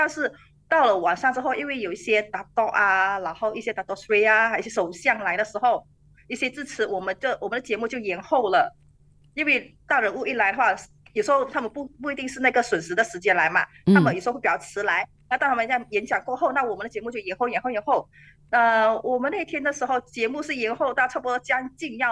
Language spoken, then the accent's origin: Chinese; West Malaysia, Malaysia; 是在西部办，然后这么荣幸在我的家乡哦